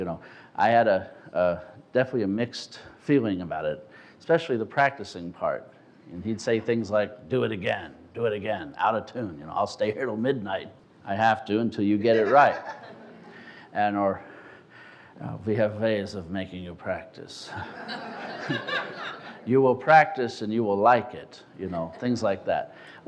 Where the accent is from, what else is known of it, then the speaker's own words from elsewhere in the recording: New Orleans, Louisiana, United States; New Orleans, Louisiana. I'm from Louisiana originally, and I come from a Jewish family, and also my family was musical, particularly my father.